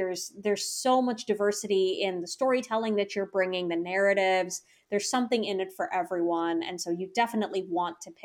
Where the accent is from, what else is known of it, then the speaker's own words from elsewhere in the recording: Florida, United States; And as a person who also grew up in the South, I'm originally from Florida